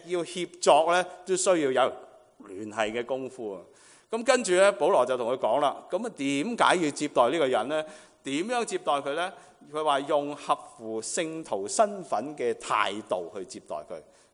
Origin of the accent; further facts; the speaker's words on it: Hong Kong; now in Vancouver, Canada; 1991年的2月1号我由香港移民来温哥华飞到来，就是星期六